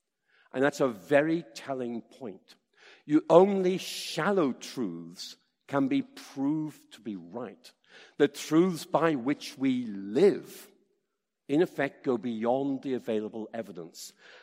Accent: Oxford, South East England, United Kingdom; I'm from Oxford

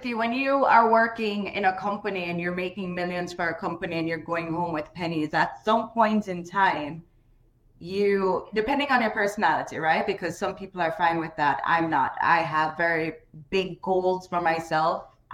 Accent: Jamaica; I am originally from Jamaica.

